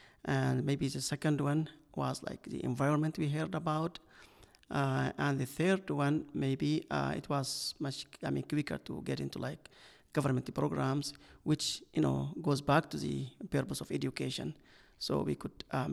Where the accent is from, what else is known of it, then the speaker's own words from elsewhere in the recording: Sudan; English is a second language; moved away as an adult; also born or lived in Khartoum / Dallas; now in Iowa City, United States; I'm from Sudan and I'm from a rural area. That just gave me like impression I'm just going back to my village, because I went to college in the capital city of Khartoum and I'm originally from a rural area.